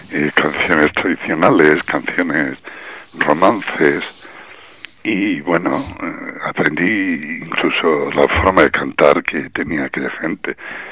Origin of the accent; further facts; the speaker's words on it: Extremadura, Spain; mi pueblo es un pueblo que está entre las Serenas de Severia Extremeña, un pueblo de unos 1.200, 1.400 habitantes.